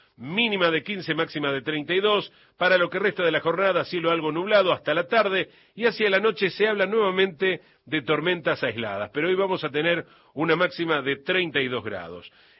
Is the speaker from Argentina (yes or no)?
yes; Buenos Aires, Argentina; como yo también soy porteño y bonaerense, las dos cosas al mismo tiempo